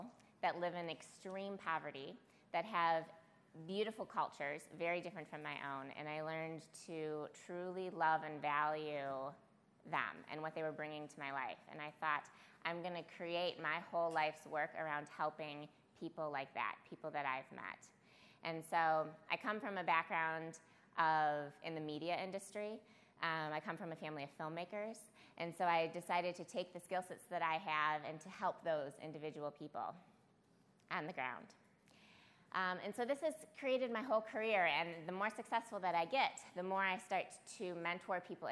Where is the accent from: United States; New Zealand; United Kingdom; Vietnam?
United States; Farmington Hills, Michigan; I'm actually from Detroit, so I grew up in Farmington Hills. I went to Albion College